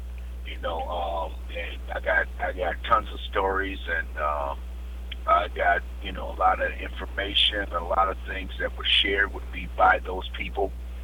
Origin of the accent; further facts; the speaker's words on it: Rochester, New York, United States; Rochester, New York.